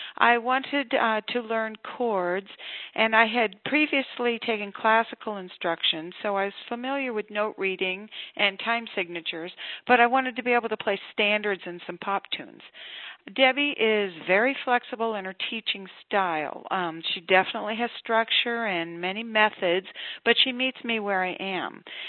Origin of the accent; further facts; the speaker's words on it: Lexington, Massachusetts, United States; I am from Lexington, Massachusetts.